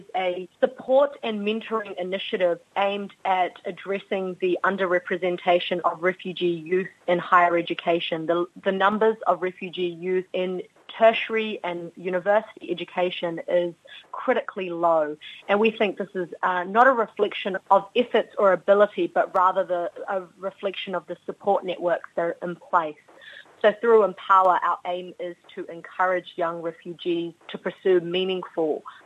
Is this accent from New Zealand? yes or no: yes; New Zealand; It was difficult for me growing up in New Zealand, but still maintaining very strong connection with my Kurdish culture